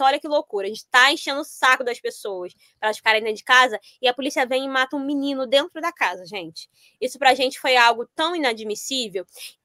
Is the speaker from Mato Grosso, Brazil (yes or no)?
no; Caxias, Maranhão, Brazil; now in São Luís, Brazil; que eu tô em São Luís do Maranhão, lá em Caxias, minha terra.